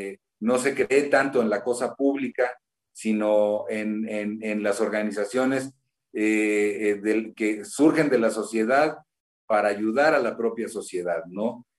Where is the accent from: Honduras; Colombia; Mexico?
Mexico; si nosotros como mexicanos nos acoplamos a la corrupción, pues evidentemente no va a haber progreso